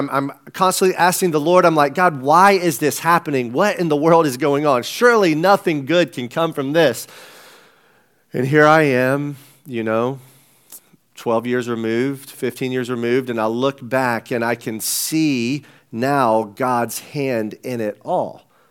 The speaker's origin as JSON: {"language": "English", "region": "the South", "country": "United States", "said": "I'm from the South. It's super hard for me to say Cornelius."}